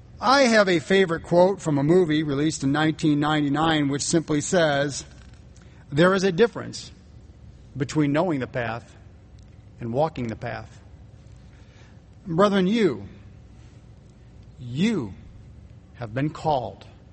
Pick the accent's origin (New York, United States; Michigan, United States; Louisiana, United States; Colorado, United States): Michigan, United States; I grew up in Michigan, and Dell's was my first feast, and I spent many feasts here.